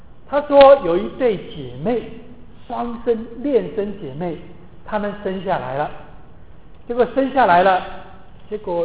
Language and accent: Chinese; China; 我讲的这4点都是我们中国人最缺乏的。